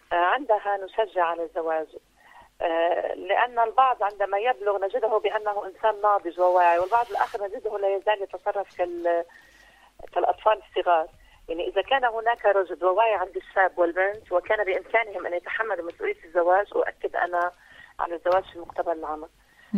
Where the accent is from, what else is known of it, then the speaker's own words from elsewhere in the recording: Lebanon; يعني عندنا في لبنان